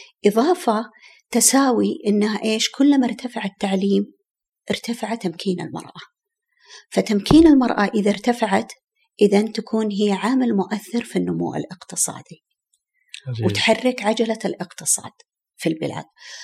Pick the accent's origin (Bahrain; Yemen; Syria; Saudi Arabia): Saudi Arabia; الحين إحنا عندنا في السعودية، تعتبر السعودية إحدى دول الجي 20